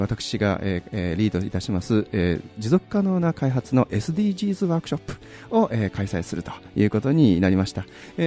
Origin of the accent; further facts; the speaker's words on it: Tottori, Japan; 私の、郷里ふるさと鳥取県鳥取市がですね、私のふるさとなんですけれども